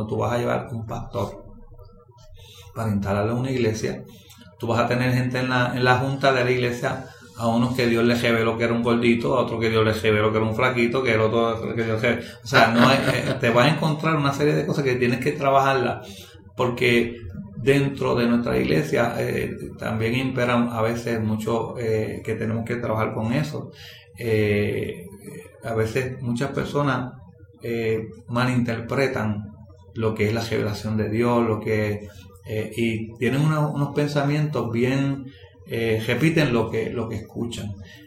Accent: Juana Díaz, Puerto Rico; yo lo que quería era que la gente en Juana Díaz, en mi pueblo, viera muchos

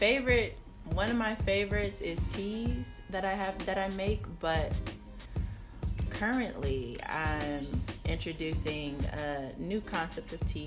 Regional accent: Cleveland, Ohio, United States; I started it because originally I'm from Cleveland.

